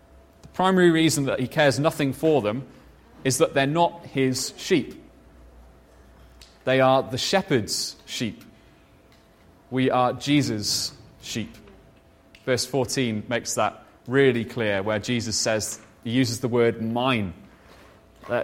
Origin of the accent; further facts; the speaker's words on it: Wales, United Kingdom; And being Welsh, I do have sheep stories.